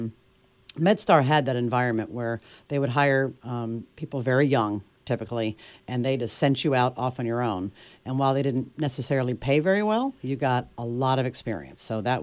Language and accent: English; North Carolina, United States; also born or lived in New York; Even though I was born in New York, we moved to North Carolina when I was so young. I don't remember living in New York. So to me, North Carolina was everything.